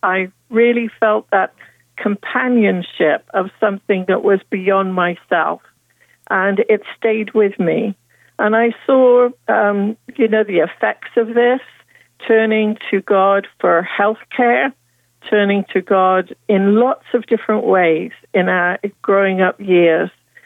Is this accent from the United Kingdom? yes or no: yes; United Kingdom; I grew up in the United Kingdom. You can probably hear that in my voice.